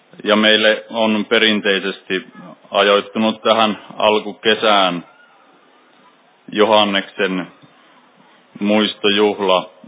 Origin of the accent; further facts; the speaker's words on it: Taivalkoski, North Ostrobothnia, Finland; Mieleeni nousivat muistot sieltä omalta kotiseudulta. Siellä meillä Taivalkoskella oli myös perinteenä se, että Tyrävaaran rauhan yhdistys järjesti juhannusaatto iltana